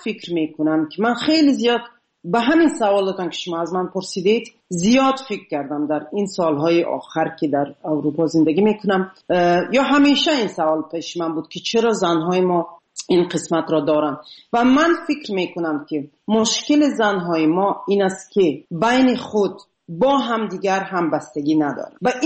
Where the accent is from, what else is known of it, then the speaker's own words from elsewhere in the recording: Tajikistan; moved away; من به تاجیکستان سال 2011 بود. فعلا نه امکاناتش را دارم نه وقتش را. و به این دلیل تا حالا نتونستم به وطنم سفر کنم